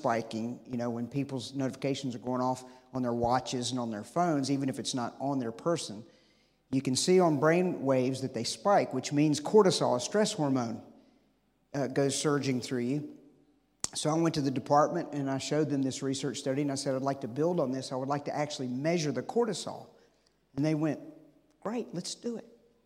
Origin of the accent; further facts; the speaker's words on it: United States; because I'm a Christian, I'm an American, and all that.